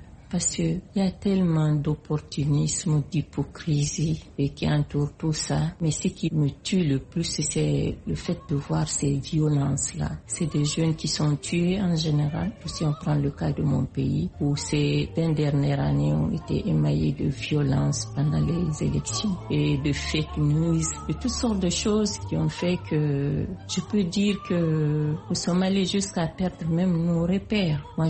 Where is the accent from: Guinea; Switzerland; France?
Guinea; je suis de la République de Guinée